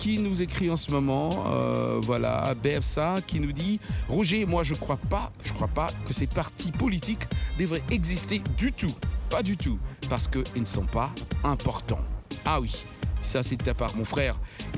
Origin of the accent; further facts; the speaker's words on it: DR Congo; chez moi en RDC.